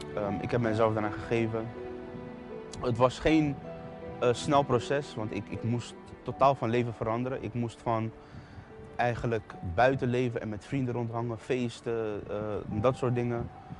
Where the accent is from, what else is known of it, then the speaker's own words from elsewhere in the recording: The Hague, South Holland, Netherlands; Ik kom uit Den Haag. Ik heb een goede jeugd gehad.